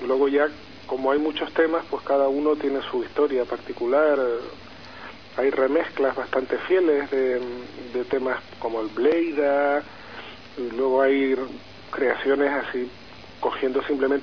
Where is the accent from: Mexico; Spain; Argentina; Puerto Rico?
Spain; Canary Islands; born there; Yo soy canario de nacimiento